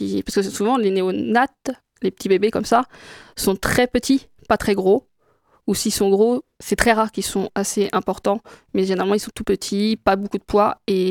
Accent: Le Mans, Pays de la Loire, France; Et en plus, c'est sur le Mans, donc ma ville natale, et elle est très peu connue.

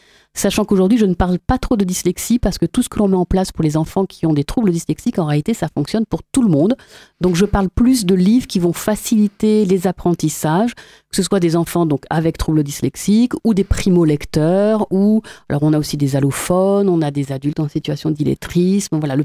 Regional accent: Noyen-sur-Sarthe, Pays de la Loire, France; je viens de Noyen-sur-Sarthe, où est installée ma petite entreprise.

